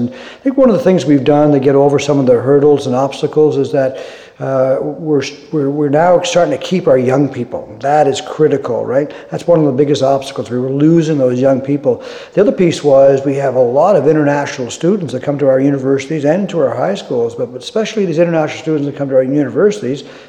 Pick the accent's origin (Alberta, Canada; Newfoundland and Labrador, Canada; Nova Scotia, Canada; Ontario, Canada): Nova Scotia, Canada; Cape Breton; now in Halifax, Canada; they moved to Cape Breton. So I grew up in Cape Breton. My mom and dad were entrepreneurs and owned small businesses. I came to HRM in 1980